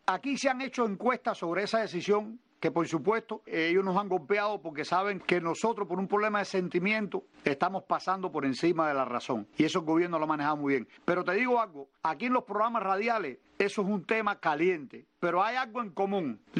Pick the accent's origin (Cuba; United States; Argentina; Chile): Cuba